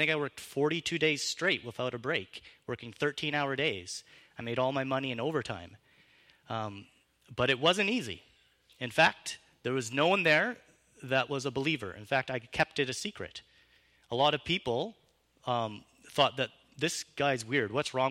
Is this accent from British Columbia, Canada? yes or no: yes; Summerland, British Columbia, Canada; Some of you know that I grew up in Summerland, and I lived there for quite a long time.